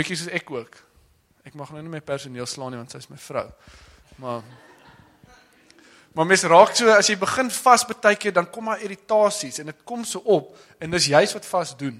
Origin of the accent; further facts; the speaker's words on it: Western Cape, South Africa; nou ek kom van die Weskus af